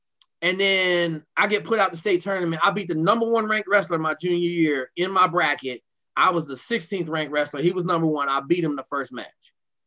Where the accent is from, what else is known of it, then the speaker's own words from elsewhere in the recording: Fort Lewis, Washington, United States; I grew up on Fort Lewis, Army Ranger, Green Beret.